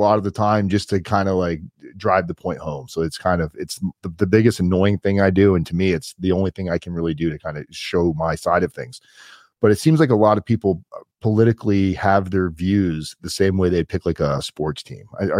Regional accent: Florida, United States; I grew up with chemtrails in Florida, seeing them very heavily.

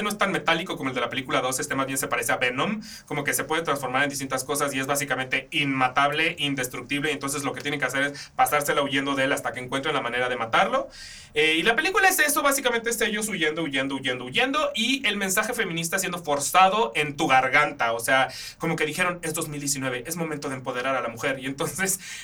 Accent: Mexico; a mi país y no me gusta. Pero bueno, más allá de eso, que eso lo percibo yo como mexicano

